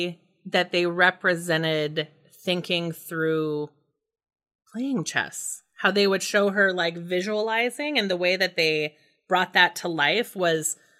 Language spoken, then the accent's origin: English; Indiana, United States; every single thing in that book that's scary is what was scary about growing up in Indiana in the 80s, which is where I grew up.